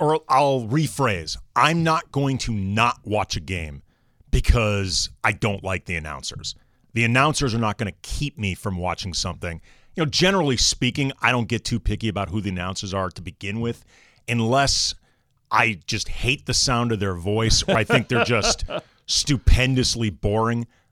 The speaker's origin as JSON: {"language": "English", "town": "St. Louis", "region": "Missouri", "country": "United States", "tie": "born or raised there", "said": "I'm biased a bit because I grew up in St. Louis. Grew up in St. Louis."}